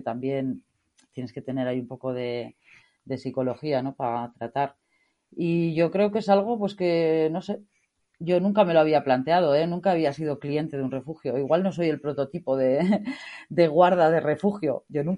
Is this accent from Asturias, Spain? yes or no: no; Portugalete, Basque Country, Spain; yo soy de cerca de Bilbao, ¿no? De Portugalete.